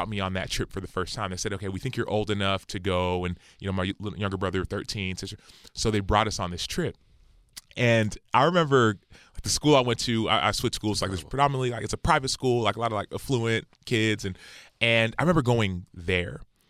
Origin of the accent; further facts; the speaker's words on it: Dallas, Texas, United States; born there; Since I was little, my parents were born and raised in Nigeria. I was born in Dallas, Texas. But since we were little, every Christmas and New Year's, we would spend in Nigeria.